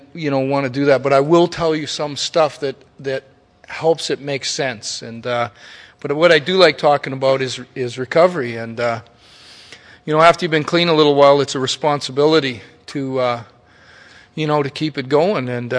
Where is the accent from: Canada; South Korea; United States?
Canada; We're from Canada. That's like being from fucking Mars